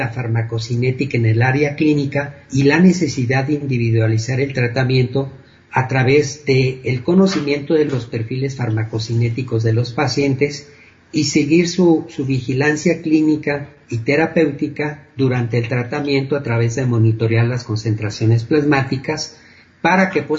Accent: Durango, Mexico; also born or lived in Mexico City; tuve que mudarme de la Ciudad de México a mi tierra.

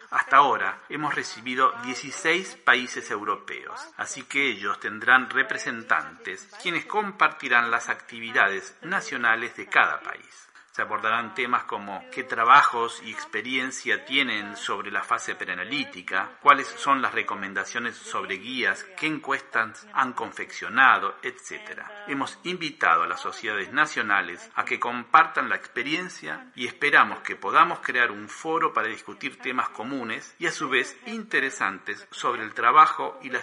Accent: Croatia; La segunda conferencia transcurrió en el año 2013 en Zagreb, en mi país.

